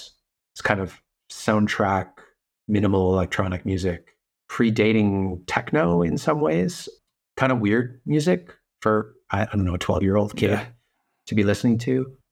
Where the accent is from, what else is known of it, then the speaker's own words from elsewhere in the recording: Detroit, Michigan, United States; now in Berlin, Germany; thinking back to the stuff that I had heard when I grew up in Detroit